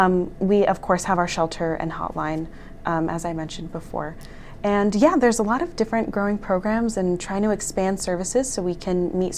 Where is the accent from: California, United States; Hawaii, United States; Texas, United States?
California, United States; So I'm from California, actually, but I went to Boston College